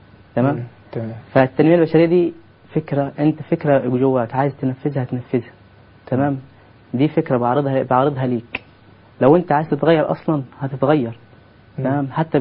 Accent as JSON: {"language": "Arabic", "region": "Upper Egypt", "country": "Egypt", "said": "عندنا في الصعيد"}